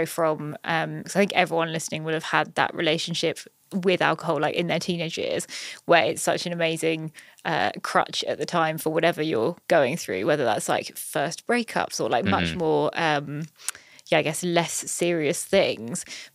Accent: United Kingdom; I think as British people, we have a very weird relationship to death and to grief.

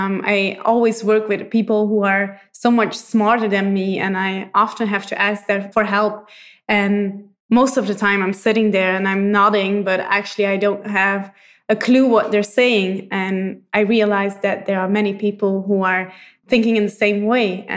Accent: Belgium; I'm from Belgium. I have a 7-month-old son, and I studied med school in Belgium too.

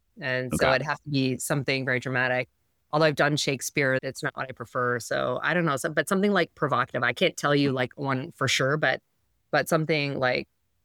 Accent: Calgary, Alberta, Canada; Growing up in Calgary, there was a rivalry between Edmonton and Calgary

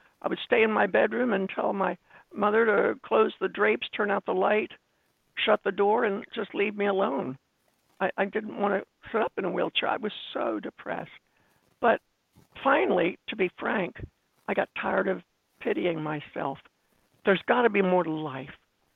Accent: Maryland, United States; Yes, I grew up in Maryland and had a desire to be a physical therapist.

